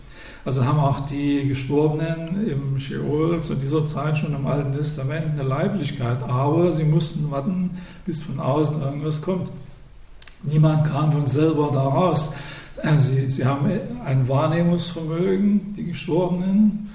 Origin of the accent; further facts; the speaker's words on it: Saxony, Germany; Ich bin ja Sachse, ich muss sagen, mit einem harten D.